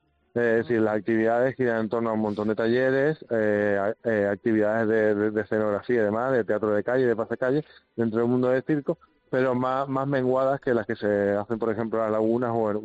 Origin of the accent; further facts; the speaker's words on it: Granada, Andalusia, Spain; yo soy de Granada, no soy de Mijas, pero aún así, ya 3 años trabajando ahí